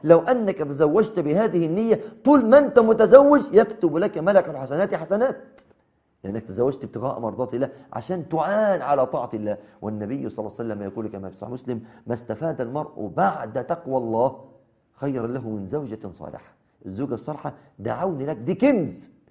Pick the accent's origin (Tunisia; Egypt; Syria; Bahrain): Egypt; Mansoura, Dakahlia; هنا عندنا في المنصورة